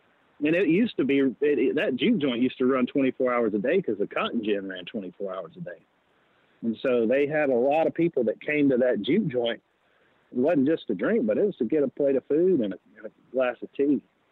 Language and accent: English; the South, United States; which was a lot different from the South that I grew up in.